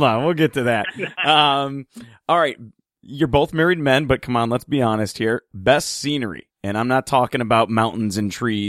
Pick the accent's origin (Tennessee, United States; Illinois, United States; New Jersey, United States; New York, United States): New York, United States; Buffalo; I grew up in Buffalo. My house is 5 minutes from the stadium.